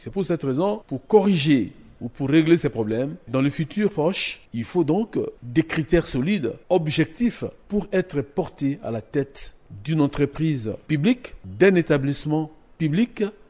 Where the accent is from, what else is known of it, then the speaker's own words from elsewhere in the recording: DR Congo; Et le regard que nous avons eu en tant que Congolais de nos entreprises publiques a été un regard plus ou moins sceptique.